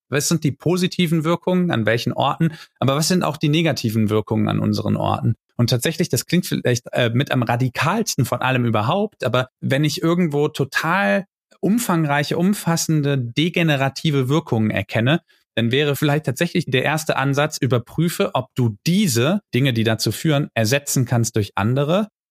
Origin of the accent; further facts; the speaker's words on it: Cologne, North Rhine-Westphalia, Germany; ich komme jetzt aus Köln, das heißt nicht so weit weg, dass hier das Rheinische Revier ist.